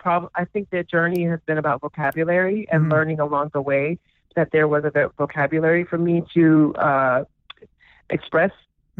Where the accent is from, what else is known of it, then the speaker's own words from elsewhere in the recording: Columbus, Georgia, United States; now in New York, United States; but I'm from Atlanta, Georgia, a small town outside of Atlanta called Columbus, Georgia. So Atlanta by way of Columbus. But I moved to New York to pursue my career in theater and music.